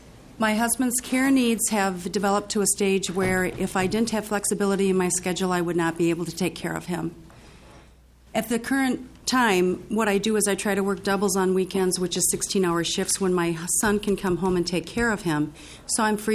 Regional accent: White Bear Lake, Minnesota, United States; I am from White Bear Lake.

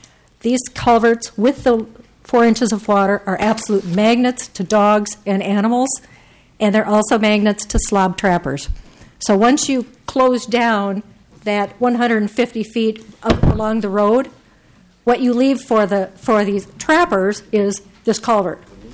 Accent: Cologne, Minnesota, United States; from Cologne, Minnesota.

